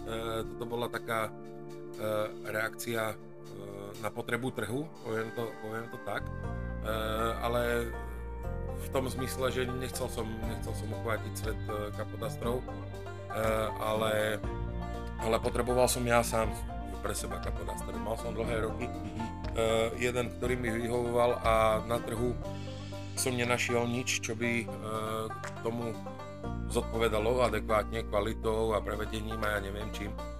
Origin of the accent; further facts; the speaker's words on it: Záhorie, Slovakia; ja pochádzam zo Záhoria a ty často vravíš nad Sáskou, že my sme štát v štáte, máme svoj vlastný dialekt